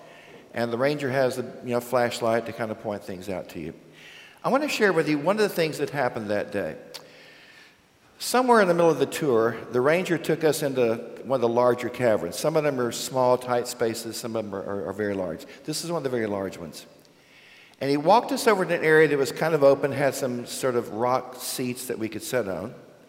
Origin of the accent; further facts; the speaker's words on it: Texas, United States; I grew up in West Texas. Anybody here from West Texas? All right. We're proud of it, aren't we?